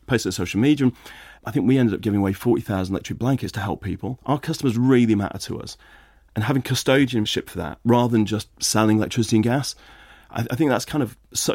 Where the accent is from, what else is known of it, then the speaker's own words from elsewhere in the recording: Lower Saxony, Germany; born there; first language German; English is a second language; No, I think she actually had us live in the town, and she spoke fluent German, and it was my first language.